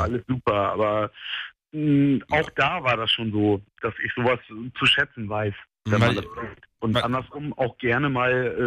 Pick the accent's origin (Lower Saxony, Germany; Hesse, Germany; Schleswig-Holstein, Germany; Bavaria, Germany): Lower Saxony, Germany; Oldenburg; born there; Ich komme aus Oldenburg. Ich bin ein gebürtiger Oldenburger.